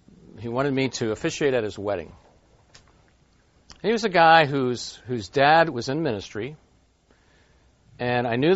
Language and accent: English; Pennsylvania, United States; in my hometown, conservative Eastern Lancaster County